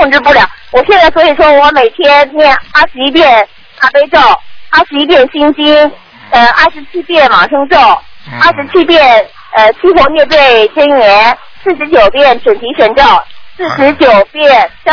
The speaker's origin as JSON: {"language": "Chinese", "town": "Suqian", "region": "Jiangsu", "country": "China", "tie": "born or raised there", "lives_now": "Shanghai, China", "said": "因为我虽然嫁到上海来了，但是我的故乡，因为我们宿迁没有一个人知道中华门的"}